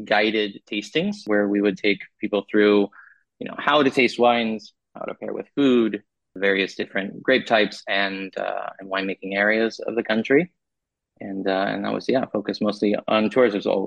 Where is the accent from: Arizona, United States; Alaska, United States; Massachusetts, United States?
Arizona, United States; Phoenix; moved away as an adult; I'm originally from the States, from Italian parents, from Arizona, Phoenix area.